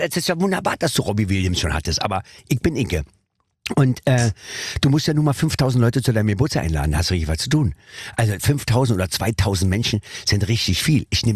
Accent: Germany; wir sind Deutscher, wir sind Ausländer, in Spanien halt.

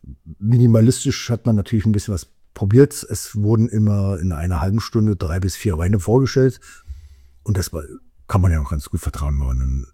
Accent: Berlin, Germany; Also mit 15, 16, 17 wusste ich noch nicht mal, dass es Wein gibt. Wie du weißt, komme ich ja aus der ehemaligen DDR und bin Berliner, Ost-Berliner. Und nach der Wende bin ich völlig entspannt nach Berlin rüber

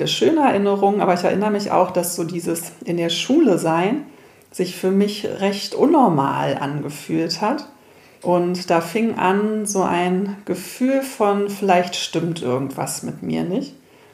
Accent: Berlin, Germany; ich bin in Berlin aufgewachsen.

